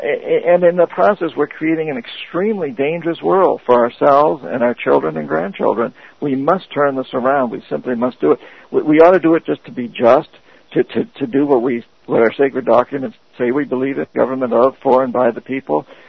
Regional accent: New England, United States; or I'm from New England, so I keep going back to Boston.

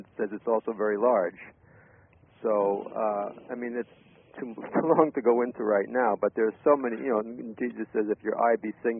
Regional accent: California, United States; I'm from California.

